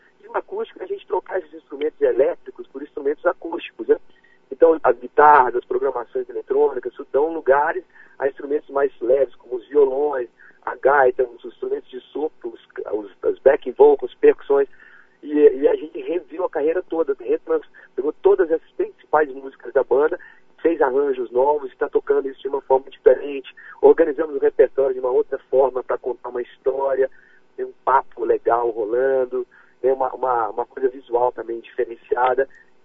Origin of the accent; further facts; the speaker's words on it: Alfenas, Minas Gerais, Brazil; now in Belo Horizonte, Brazil; Mas eu sou de Alfenas, do sul de Minas. Mudei para cá em 1993